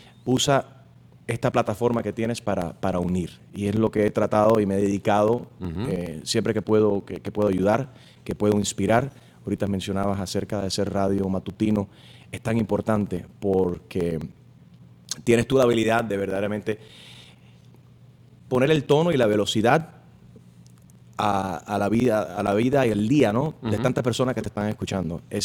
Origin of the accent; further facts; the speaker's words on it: Chicago, Illinois, United States; born there; yo soy americano, criado a los cubanos, nací aquí en Chicago